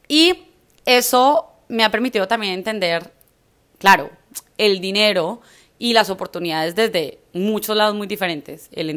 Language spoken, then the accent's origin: Spanish; Manizales, Caldas, Colombia; also born or lived in Pensilvania; Nosotros no somos de la capital. A mí me criaron en Manizales. Yo nací en Pensilvania Caldas. Y mis papás nacieron en Samaria Caldas, que es un lugar muy alejado